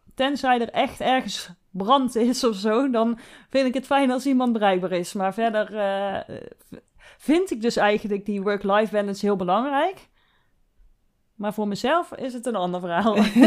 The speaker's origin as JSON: {"language": "Dutch", "country": "Netherlands", "said": "Maar dat is echt wel iets waar je als Nederlander aan moet wennen."}